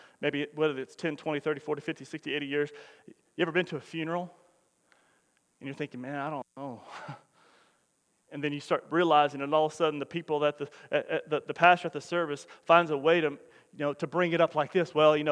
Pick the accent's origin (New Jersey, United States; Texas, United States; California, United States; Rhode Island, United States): Texas, United States; Denver City; It's a place I've been my whole life. I grew up in Denver City, West Texas, a little bit more west, you know.